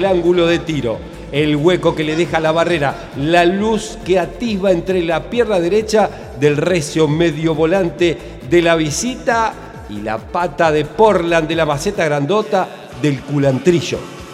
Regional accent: Rosario, Santa Fe, Argentina; Porque tengo parte de mi vida en Rosario. Yo me siento de Rosario, soy de Rosario también.

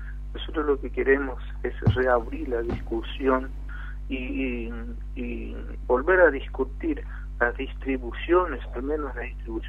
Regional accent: Buenos Aires, Argentina; Nosotros, los que somos de Nueva Pompeya

